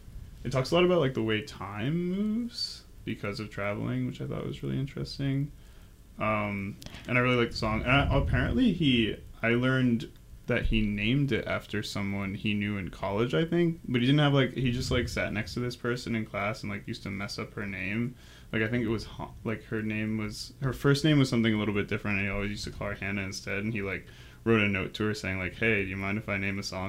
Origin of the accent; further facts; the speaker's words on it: Barkhamsted, Connecticut, United States; I'm from Barkhamsted, Connecticut, which is like in the middle of nowhere, Connecticut. It's in the northwestern corner near the Berkshires of Massachusetts.